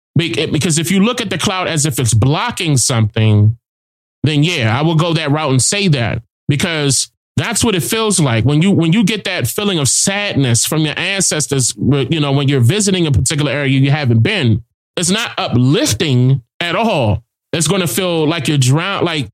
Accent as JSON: {"language": "English", "town": "Savannah", "region": "Georgia", "country": "United States", "said": "I'm from Savannah, Georgia, and it's heavy, sad feeling in downtown Savannah."}